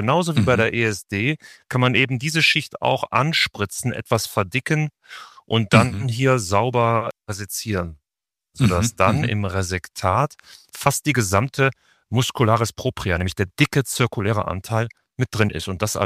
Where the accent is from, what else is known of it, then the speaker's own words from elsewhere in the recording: Düsseldorf, North Rhine-Westphalia, Germany; now in Hamburg, Germany; Aus Düsseldorf. Ja. Und habe aber ganz früh hier die Stadt Hamburg lieben gelernt.